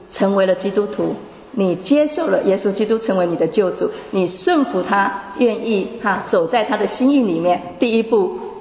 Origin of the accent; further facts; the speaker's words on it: China; 我们中国人嘛，可能很难，尤其是中国的男人